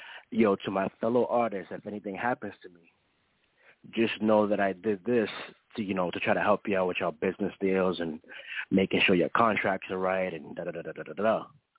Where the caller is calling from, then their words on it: Boston, Massachusetts, United States; I'm calling from Boston